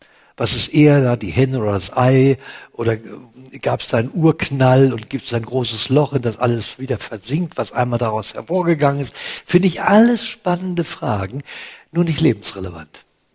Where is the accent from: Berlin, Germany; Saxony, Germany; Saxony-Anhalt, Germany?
Berlin, Germany; born there; ich bin mitten im Krieg geboren, 43, da fielen die Bomben auf Berlin und 2 Tage nach meiner Geburt ist das Kinderheim, in dem ich entbunden wurde, abgebrannt. Ich bin das 5. Kind